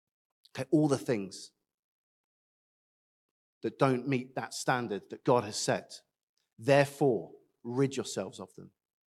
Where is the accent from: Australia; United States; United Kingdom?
United Kingdom; Because we're British and we don't like to have uncomfortable conversations twice.